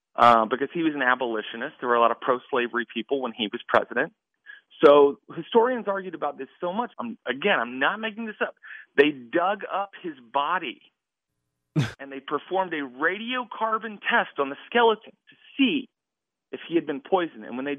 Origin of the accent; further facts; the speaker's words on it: West Virginia, United States; born there; now in Hollywood, United States; the fact that I was born in West Virginia, and now I'm like living in Hollywood, but there's that West Virginia red state experience is a lot of my act.